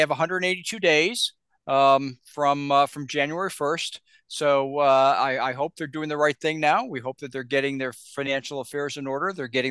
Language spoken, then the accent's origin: English; Ohio, United States; I'm born and bred in Ohio